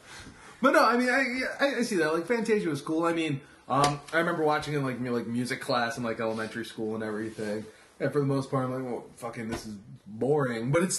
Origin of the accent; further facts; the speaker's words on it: Sheffield Lake, Ohio, United States; No, I didn't live in malls. I live in a very, very small town. Very small town. Big up Sheffield Lake